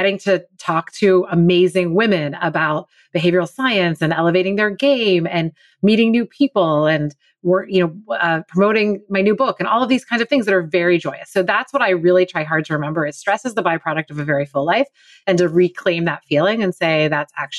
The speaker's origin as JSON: {"language": "English", "town": "Pittsburgh", "region": "Pennsylvania", "country": "United States", "tie": "born or raised there", "lives_now": "Chicago, United States", "said": "they have Pittsburgh middle names because that's my hometown. Chicago is my husband's hometown and where we live now."}